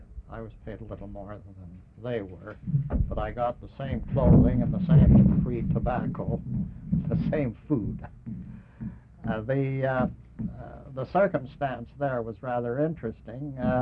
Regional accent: Trochu, Alberta, Canada; born there; I was born in Trochu, Alberta, on the 22nd of May 1910. My parents were immigrants from France, and the village of Trochu had been founded by a group

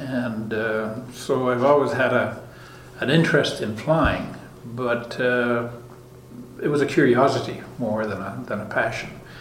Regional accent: St. Boniface, Manitoba, Canada; born there; Born in Manitoba, St. Boniface, and lived just about everywhere in Canada.

